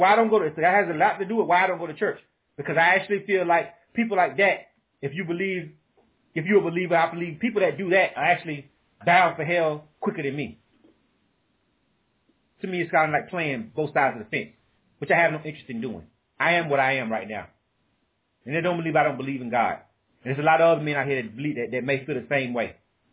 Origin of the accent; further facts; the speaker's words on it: Panama City, Florida, United States; I'm from Panama City, Florida.